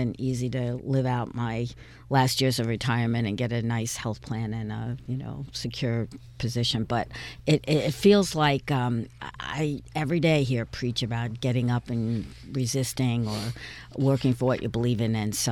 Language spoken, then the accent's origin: English; Albany, New York, United States; I grew up in Albany, and all of my classmates went to the state of New York as their primary employment